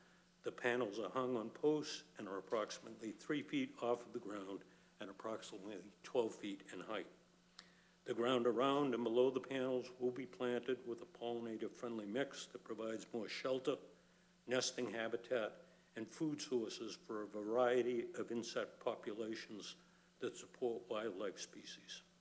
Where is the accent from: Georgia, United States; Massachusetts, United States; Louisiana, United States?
Massachusetts, United States; Boston; You pardon me, I'm from Boston. We have a Suffolk County in Boston